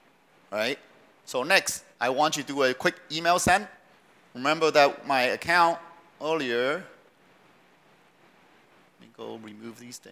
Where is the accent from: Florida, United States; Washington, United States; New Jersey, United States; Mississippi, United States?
Washington, United States; Seattle; So for me, I'm from the Seattle Redmond area, so it's Pacific time.